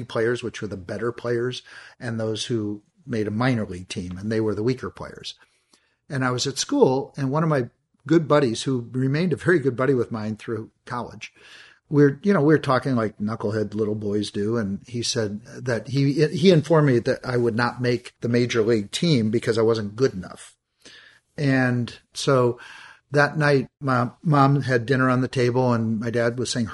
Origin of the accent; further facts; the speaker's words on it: Minneapolis, Minnesota, United States; also born or lived in Saskatoon, Canada / Milwaukee, United States; I grew up in the Midwest, most of the time in Minneapolis, although I did spend a short time in my life in Saskatoon, Saskatchewan.